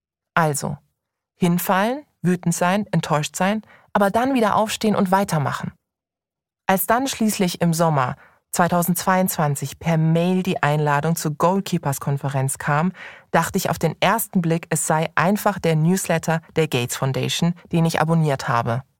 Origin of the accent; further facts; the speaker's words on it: Karlsruhe, Baden-Württemberg, Germany; geboren in Karlsruhe, aufgewachsen in Downtown Karlsruhe